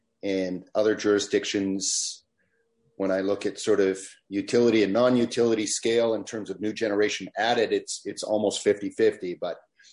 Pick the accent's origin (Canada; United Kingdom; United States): Canada; Saskatchewan; And I'm from Saskatchewan here